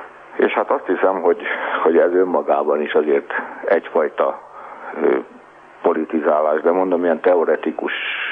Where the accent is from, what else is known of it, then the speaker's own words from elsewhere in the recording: Budapest, Hungary; Én, ahogy mondani szokták, a pesti flaszteron nőttem fel, itt Angyalföldön, tehát nagyon közel ahhoz a helyhez, ahol beszélgetünk. Elég sokat költöztem a városban